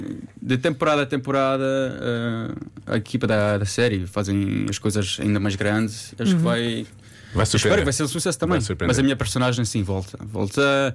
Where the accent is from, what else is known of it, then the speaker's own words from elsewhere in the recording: Paris, Île-de-France, France; Em Paris. Sim. Eu sou mesmo francês, os meus pais são portugueses